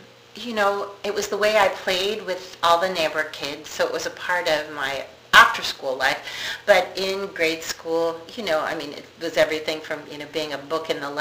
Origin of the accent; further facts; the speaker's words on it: Midwest, United States; I grew up in suburbia in the Midwest, and my mother was having a group of bridge ladies over